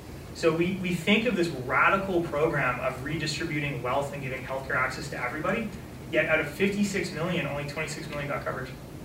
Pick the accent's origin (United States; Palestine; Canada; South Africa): Canada; As a Canadian, I have three in me already.